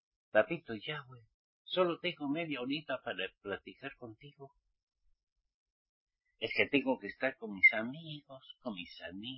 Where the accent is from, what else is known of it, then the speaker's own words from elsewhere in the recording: Navarre, Spain; Yo como soy vasco navarro, del Valle Roncalés español